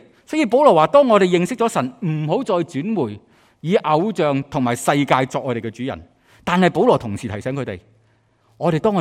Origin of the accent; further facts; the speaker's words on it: China; 我们中国人好不会叫第二个人做阿爸的嘛